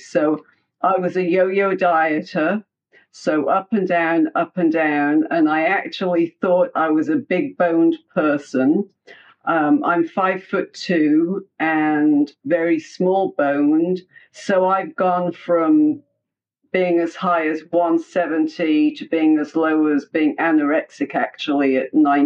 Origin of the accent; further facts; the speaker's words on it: England, United Kingdom; Well, I'm from England.